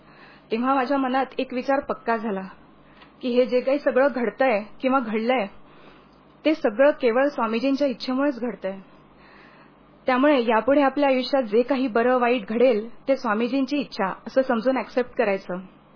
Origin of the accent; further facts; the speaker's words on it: Nagpur, Maharashtra, India; मी मूळची नागपूरची, 1995 साली मे महिन्यामध्ये 10वीची परीक्षा झाल्यानंतर आईबाबांबरोबर मी पुण्यात आले होते